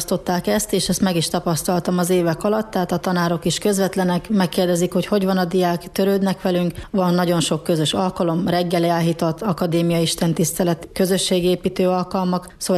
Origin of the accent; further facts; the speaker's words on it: Satu Mare, Satu Mare County, Romania; now in Hungary; Ugye én is szatmári vagyok a romániai oldalon, de szeretnék ezen az oldalon maradni